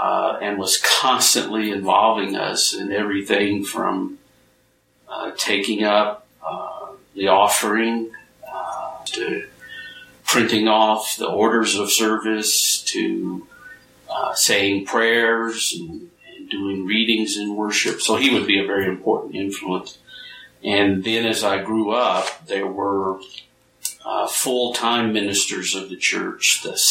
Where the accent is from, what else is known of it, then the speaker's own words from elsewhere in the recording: Paris, Tennessee, United States; born there; Well, I was born in a small town in West Tennessee called Paris. So, I was born in Paris, Tennessee.